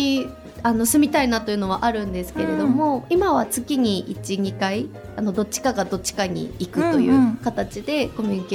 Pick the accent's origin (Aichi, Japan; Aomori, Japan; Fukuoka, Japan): Aomori, Japan; Hachinohe; 私が八戸出身ということもあると思うんですけれども、